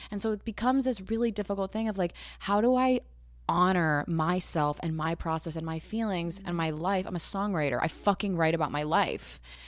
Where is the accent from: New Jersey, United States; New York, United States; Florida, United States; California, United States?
New Jersey, United States; And I'm from Jersey. I love to party.